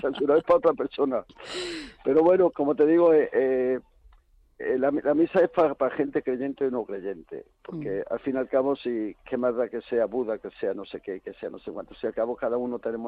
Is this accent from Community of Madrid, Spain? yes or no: yes; Community of Madrid, Spain; Onda Madrid, ya que es mi tierra, como yo digo.